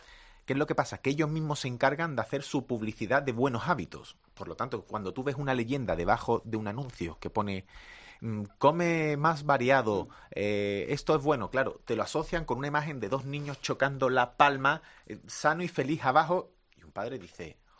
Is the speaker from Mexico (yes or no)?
no; Andalusia, Spain; Tengo que decir, bueno, que yo que soy de Andalucía